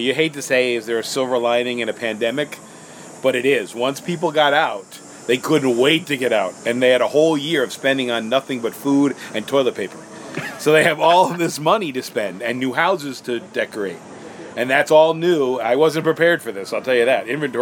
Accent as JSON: {"language": "English", "town": "New York City", "region": "New York", "country": "United States", "tie": "born or raised there", "said": "Well, I grew up in New York City, and I couldn't be less artsy."}